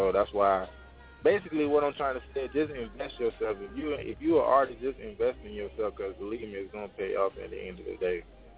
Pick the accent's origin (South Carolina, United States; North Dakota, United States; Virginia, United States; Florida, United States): Florida, United States; St. Petersburg; I'm from St. Petersburg, Florida.